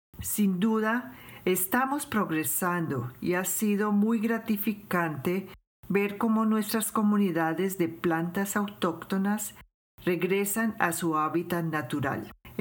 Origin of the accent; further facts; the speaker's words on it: Portland, Oregon, United States; Crecí en Portland y pasé mi infancia con el desfiladero como mi patio trasero.